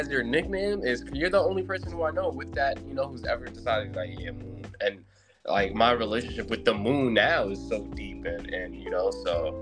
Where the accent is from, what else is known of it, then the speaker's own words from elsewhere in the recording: Jamaica; I'm Jamaican, so obviously summers in Jamaica, all through the States